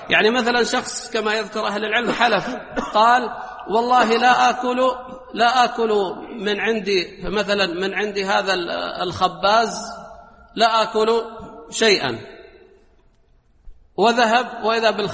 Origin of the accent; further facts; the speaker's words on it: United Arab Emirates; قال باللهجة مثلا المحلية هنا عندنا في الإمارات